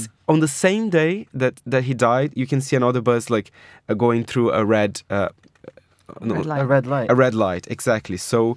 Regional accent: São Paulo, Brazil; They're both in my hometown, São Paulo.

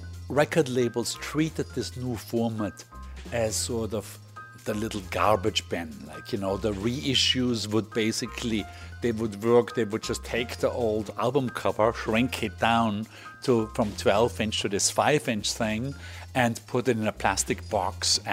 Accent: Bregenz, Vorarlberg, Austria; Well, I grew up in a small town called Bregenz in the very, very western part of Austria, very close to the border of Switzerland and Germany, 5 miles from each border. It's a pretty small town, 25,000 people on a lake within the mountains

